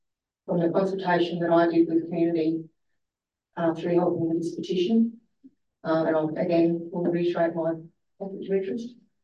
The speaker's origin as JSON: {"language": "English", "country": "Australia", "said": "I'm sorry that I'm Australian. I am sorry that I was not part of the First Nations people that came to this country. And I'm sorry that my family were migrants."}